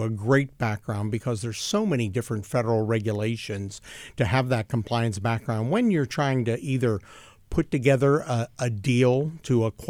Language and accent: English; Bethel Park, Pennsylvania, United States; Here it is in Pittsburgh, my hometown. I grew up in Bethel Park.